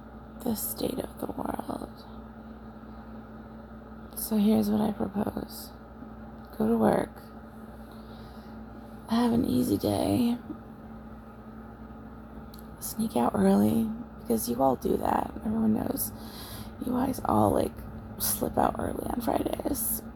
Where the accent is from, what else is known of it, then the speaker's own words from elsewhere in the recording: Scotland, United Kingdom; accent: Scottish; Don't make fun of my Scottish accent.